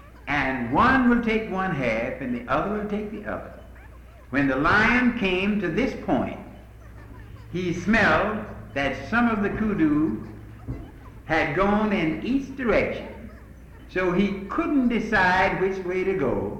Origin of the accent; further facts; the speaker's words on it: Atlanta, Georgia, United States; also born or lived in Greenville; I was born in Greenville, but we moved to Atlanta right away, so I have never gone to a public school.